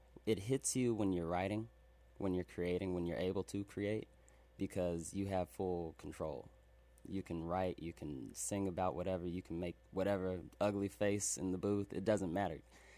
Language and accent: English; Little Rock, Arkansas, United States; born there; Native. No, I was born in Little Rock, Arkansas. My parents were military. I was adopted.